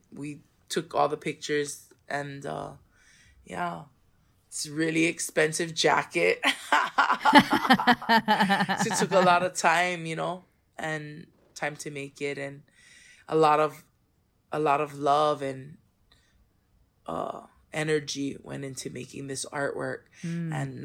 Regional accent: Hawaii, United States; I like to support the local designers here in Hawaii because I am Hawaiian

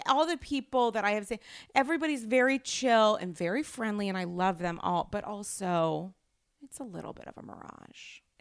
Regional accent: New York, United States; LA sucks because I'm a New Yorker, blah, blah, blah.

